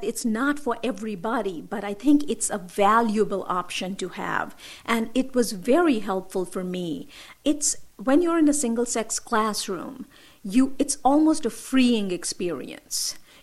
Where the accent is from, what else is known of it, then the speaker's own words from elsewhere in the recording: North India, India; now in United States; So growing up in India, it was a very gendered society. I grew up in the north.